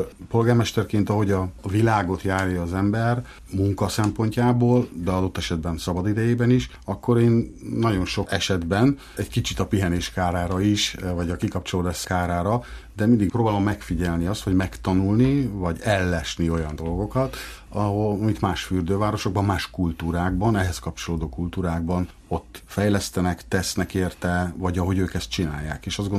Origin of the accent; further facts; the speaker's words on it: Hévíz, Zala, Hungary; born there; ide születtünk, jó magam is több generáció óta, hiszen még nagyapám is dolgozott a hévízi tavon